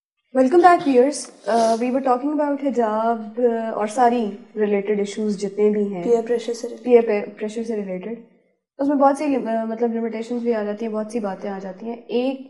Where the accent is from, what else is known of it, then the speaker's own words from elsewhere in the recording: Pakistan; تو وہ یہ سمجھتے ہی نہیں تھے کہ میں پاکستانی ہوں